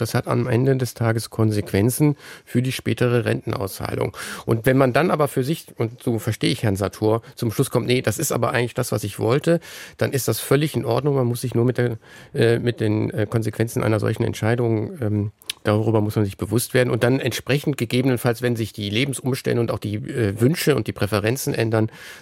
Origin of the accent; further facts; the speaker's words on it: Cologne, North Rhine-Westphalia, Germany; Also ich bin ja Kölner.